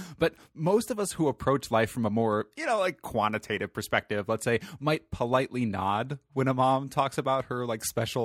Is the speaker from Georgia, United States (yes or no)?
no; Austin, Texas, United States; this week I am keeping it real again with a brewery from my hometown of Austin, Texas.